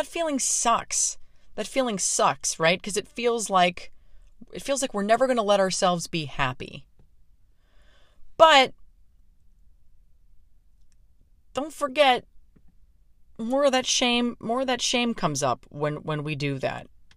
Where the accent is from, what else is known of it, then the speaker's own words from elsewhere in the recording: Pittsburgh, Pennsylvania, United States; among the many things, that I think kept me running from my hometown of Pittsburgh, which I've been in now for three straight months.